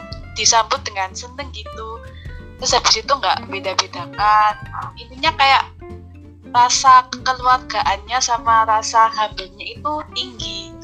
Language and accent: Indonesian; Surabaya, East Java, Indonesia; Iya, asli Surabaya dari kecil.